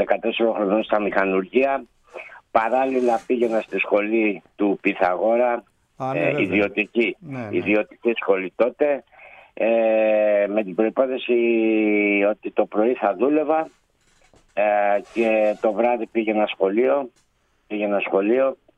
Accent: Keratsini, Attica, Greece; also born or lived in Piraeus / Amfiali; now in Thebes, Greece; Εγώ η καταγωγή μου είναι από τον Πειραιά. Μεγάλωσα στο Κερατσίνι, μεταφέρθηκα μετά με τους γονείς στην Αμφιάλη, που έμεινα μέχρι τα 38 μου

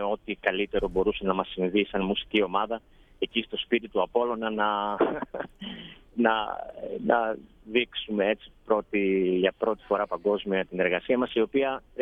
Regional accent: Greece; Εμείς σαν Έλληνες, αλλά το ίδιο πιστεύουν και οι ξένοι που έρχονται, ας πούμε.

